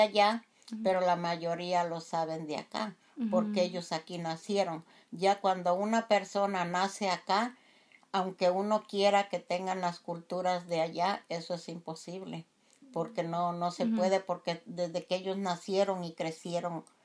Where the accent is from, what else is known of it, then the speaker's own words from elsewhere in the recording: Mexico; de una familia mexicana y yo, aunque tenga yo mis papeles, yo me siento todavía mexicana porque yo siempre voy a mi pueblo y mi México es muy lindo y querido.